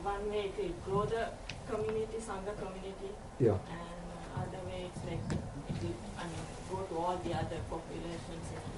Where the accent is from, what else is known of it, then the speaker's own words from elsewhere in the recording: Sri Lanka; So I'm from Sri Lanka.